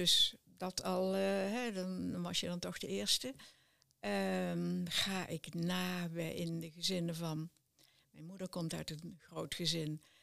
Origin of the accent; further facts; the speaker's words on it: Oss, North Brabant, Netherlands; born there; Hier in Os.